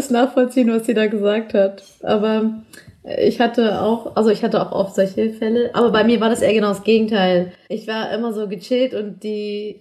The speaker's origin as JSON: {"language": "German", "country": "Germany", "said": "ich bin eine Deutsche. Und ich lebe in Deutschland."}